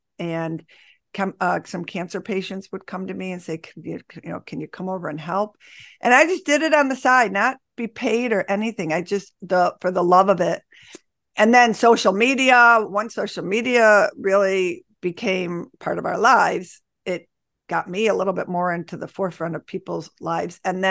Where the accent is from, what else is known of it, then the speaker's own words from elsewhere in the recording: Buffalo, New York, United States; I grew up in Buffalo, New York, which is where I live today. Where I'm sitting today.